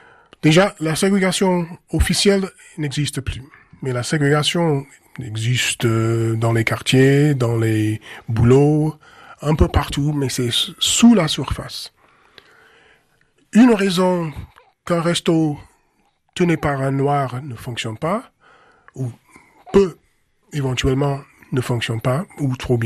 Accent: United States; Les gens ne voulaient pas entendre le fait que je pense que je suis un Américain

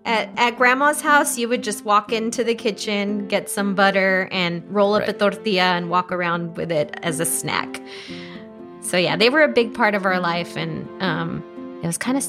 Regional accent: Laredo, Texas, United States; So growing up in Laredo, at least in our household, it was more flour.

